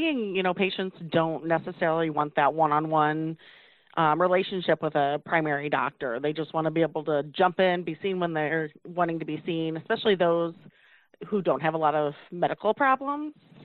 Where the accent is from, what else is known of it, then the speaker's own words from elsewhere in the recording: Brimfield, Illinois, United States; I was born and raised in Brimfield. I moved to Peoria for short amount of time after graduating high school, and then ended up finding my way back to Brumfield, back in that hometown atmosphere.